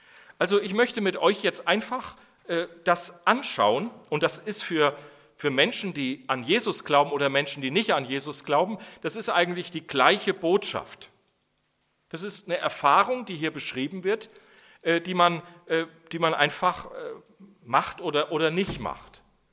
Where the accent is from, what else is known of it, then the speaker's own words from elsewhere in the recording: North Rhine-Westphalia, Germany; Ich komme aus dem Siegerland, da scheint die Sonne nicht ganz so viel. Da gibt es auch öfters Regen.